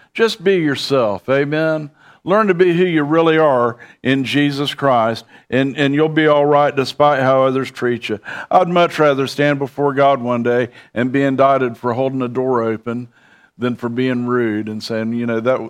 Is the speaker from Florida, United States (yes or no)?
yes; Bradenton, Florida, United States; I'm from Bradenton, Florida.